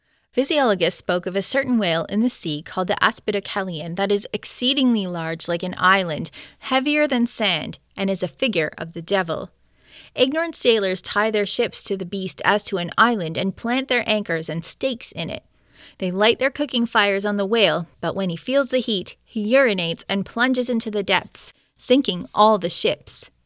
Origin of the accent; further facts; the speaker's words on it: Canada; as a historian and as a Canadian